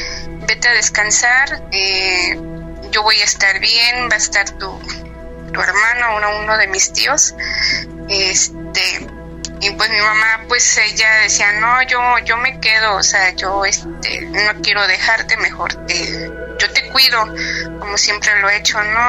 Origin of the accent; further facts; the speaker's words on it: Xalapa, Veracruz, Mexico; Pues como ya lo comentó usted, soy de Jalapa, Veracruz.